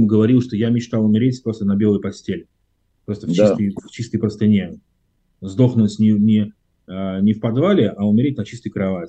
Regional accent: Saint Petersburg, Russia; А я вот как раз-таки человек северный. Я родился в Ленинграде, почти всю жизнь прожил в Ленинграде. Хотя у меня очень много исторических, культурных связей со Средней Азией, да, Узбекистан, Таджикистан. Для меня Ташкент вообще вторая родина

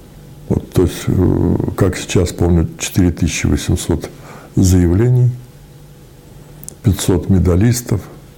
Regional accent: Pskov Oblast, Russia; born there; Родился я в Псковской области. Ну, можно сказать, Великие Луки рядом с Великими Луками. Простой рабочей семьи. Отец просто рабочий, правда, какого-то высокого разряда.

